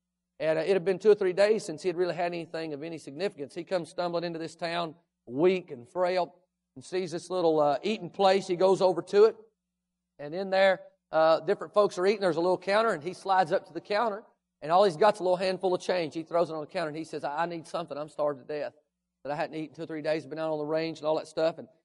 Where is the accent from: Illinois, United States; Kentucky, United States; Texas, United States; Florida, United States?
Kentucky, United States; You know, where we grew up in Kentucky, you can say about anything.